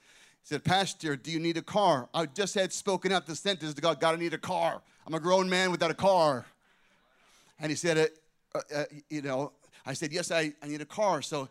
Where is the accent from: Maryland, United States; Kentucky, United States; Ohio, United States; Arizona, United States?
Arizona, United States; Scottsdale; I had started a church in Scottsdale, Arizona, my hometown